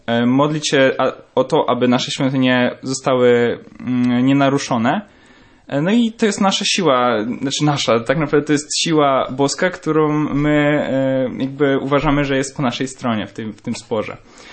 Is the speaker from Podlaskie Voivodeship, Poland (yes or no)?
no; Toruń, Kuyavian-Pomeranian Voivodeship, Poland; ja akurat tam nie byłem, bo jestem z Torunia